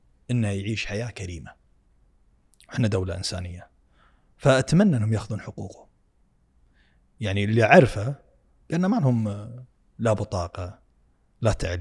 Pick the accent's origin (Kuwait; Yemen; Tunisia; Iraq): Kuwait; لا لهجتنا كذلك نتكلم نفس القبائل اللي موجودة في السعودية. القبائل اللي موجودة في الكويت تكلم نفس القبائل اللي موجودة في السعودية لهجة واحدة.